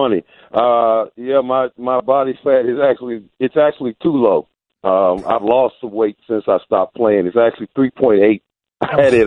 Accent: Virginia, United States; South Carolina, from I was from Virginia. One guy was from Ohio. So, you know, a lot of us were from down South.

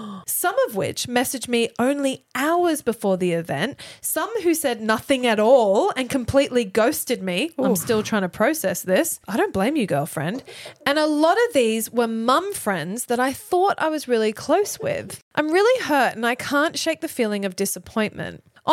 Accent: Thailand; I grew up in Thailand.

